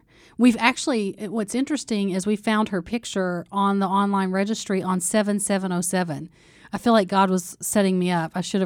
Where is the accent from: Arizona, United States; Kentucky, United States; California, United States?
Kentucky, United States; We're from Kentucky. That's what you do. You marry your high school sweetheart